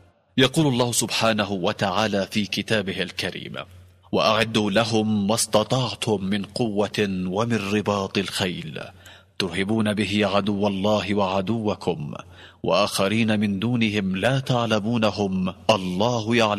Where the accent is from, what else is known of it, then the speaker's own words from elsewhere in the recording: Yemen; يجب أن تجتمع كل القوى الوطنية في بلدنا اليمن